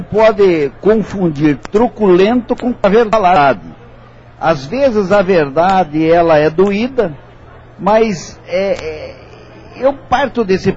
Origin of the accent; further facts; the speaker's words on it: Brazil; Eu torço como brasileiro que eles acertem o mais rápido possível.